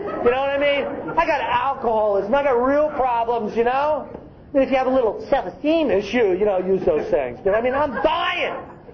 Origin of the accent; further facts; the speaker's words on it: New Jersey, United States; Like, hurry up! We're from Jersey!